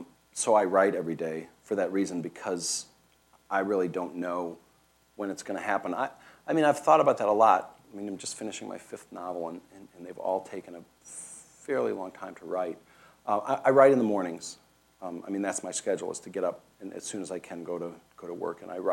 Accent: Ohio, United States; accent: Ohio; And I said, I'm from Ohio, I don't have an accent. And they'd say, yeah, you do, you have an Ohio accent

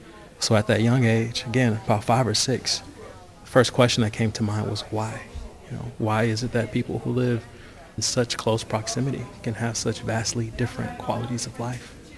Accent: Detroit, Michigan, United States; I felt like a lot of other folks who had benefited from growing up in Detroit with all the richness of culture and institutions

